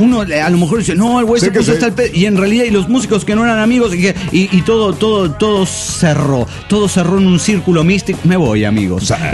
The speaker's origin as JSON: {"language": "Spanish", "town": "Guadalajara", "region": "Jalisco", "country": "Mexico", "said": "de Guadalajara, Jalisco, México."}